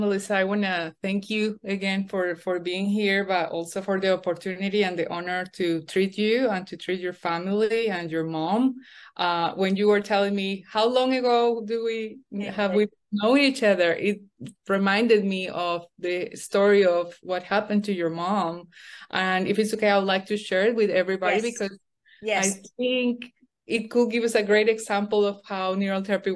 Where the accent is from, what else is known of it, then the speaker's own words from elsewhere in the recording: Colombia; English is a second language; now in United States; I'm originally from Colombia, and I was going there to see my family during the time of Thanksgiving. At the same time, I was in my process to become a citizen here.